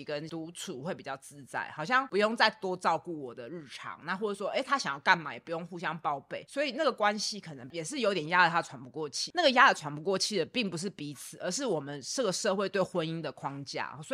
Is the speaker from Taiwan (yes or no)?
yes; Taiwan